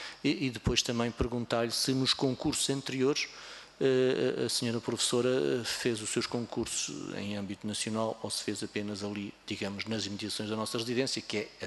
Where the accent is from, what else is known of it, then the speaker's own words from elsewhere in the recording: Guarda, Portugal; fui parar ao Algarve, sou da Guarda, fui parar ao Algarve, lá estive uns anitos, depois cá regressei à Guarda